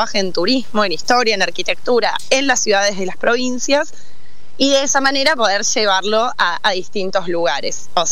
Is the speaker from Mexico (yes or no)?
no; Salta, Argentina; Yo soy salteña